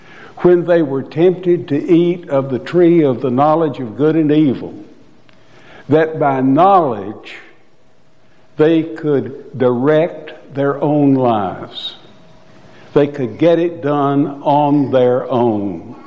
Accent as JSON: {"language": "English", "town": "Columbia", "region": "Tennessee", "country": "United States", "tie": "born or raised there", "said": "It's hard for me, the way I grew up in Columbia, Tennessee."}